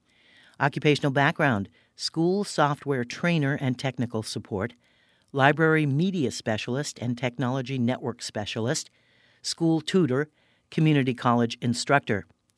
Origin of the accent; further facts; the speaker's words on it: Woodburn, Oregon, United States; I was born in Silverton, Oregon, and raised in Woodburn, Oregon.